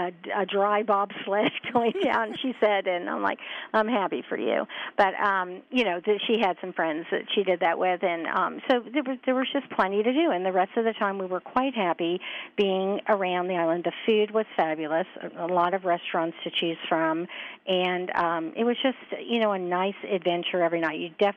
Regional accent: East Coast, United States; We grew up on the East Coast.

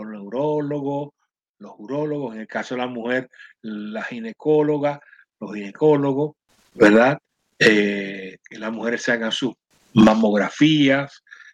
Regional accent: Carolina, Puerto Rico; como dicen en mi pueblo de Carolina.

